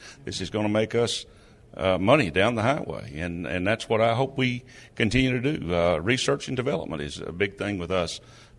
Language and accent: English; Arkansas, United States; from Arkansas